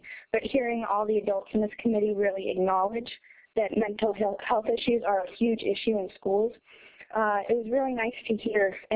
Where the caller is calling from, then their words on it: Juneau, Alaska, United States; I'm calling from Juneau.